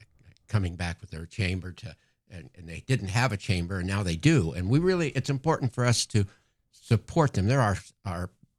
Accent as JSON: {"language": "English", "town": "Jackson Hole", "region": "Wyoming", "country": "United States", "tie": "born or raised there", "lives_now": "Buffalo, United States", "said": "I mean, I grew up in Jackson Hole and it has no legacy."}